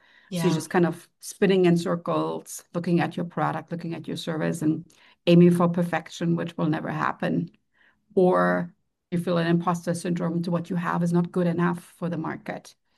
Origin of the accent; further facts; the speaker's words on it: Germany; English is a second language; now in United States; You could maybe hear from my name or from my accent. Came from Germany.